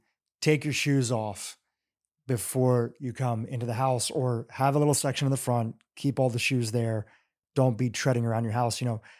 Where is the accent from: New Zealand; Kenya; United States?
Kenya; born there; I was born in Kenya, but my family mostly grew up in the States.